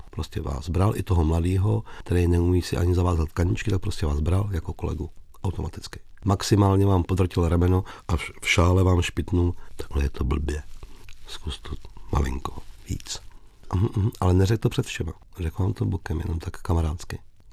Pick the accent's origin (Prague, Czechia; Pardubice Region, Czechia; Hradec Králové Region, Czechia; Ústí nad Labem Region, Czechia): Hradec Králové Region, Czechia; Sobotka; Protože jsme z vesnice, ze Sobotky, z městečka